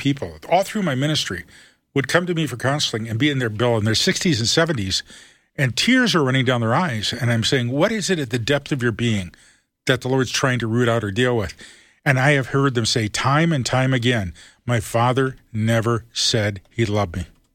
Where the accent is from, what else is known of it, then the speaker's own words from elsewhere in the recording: Toledo, Ohio, United States; That's why I grew up in Toledo, the best scale system in the world